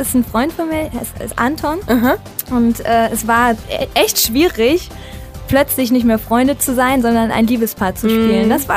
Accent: Aachen, North Rhine-Westphalia, Germany; Ich komme aus Aachen.

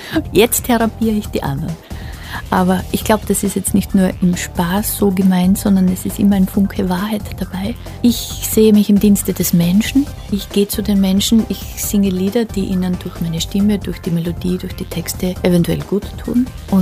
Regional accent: Graz, Styria, Austria; ich bin ja so eine kleine Reiseführerin durch meine Heimatstadt Graz

